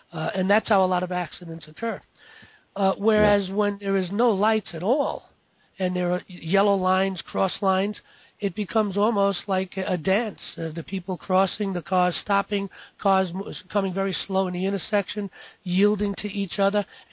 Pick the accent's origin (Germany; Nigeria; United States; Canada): United States; New York City, New York; I come from New York City, and when I was younger, I was raised in the 50s and the 60s, and in the city, it was always very friendly in the city. Summer nights, I lived in the Bronx.